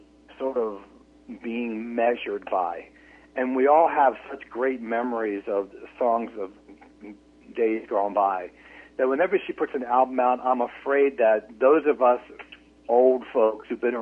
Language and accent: English; Philadelphia, Pennsylvania, United States; you get to know the kind of kid that I was when I was growing up in Philadelphia, you know, how my parents raised me in an Italian-American family.